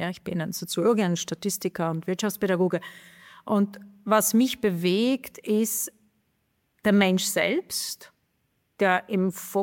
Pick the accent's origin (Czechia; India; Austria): Czechia; German is a second language; Ich bin eine Tschechin und das war eine Industriestaat.